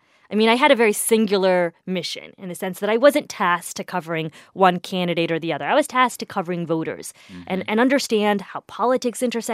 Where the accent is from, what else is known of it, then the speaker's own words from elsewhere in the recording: Indiana, United States; part of growing up in Indiana, though, gave you this armor, this ability to sort of figure out how you navigate these spaces, these very white worlds.